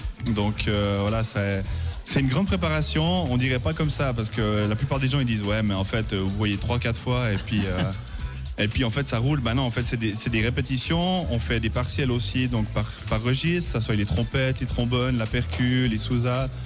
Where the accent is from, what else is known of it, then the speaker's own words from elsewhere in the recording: Payerne, Vaud, Switzerland; Là, à Payerne, bah oui, on vient de Payerne.